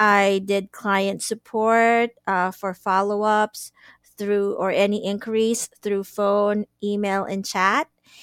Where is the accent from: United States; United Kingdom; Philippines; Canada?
Philippines; I'm from the Philippines.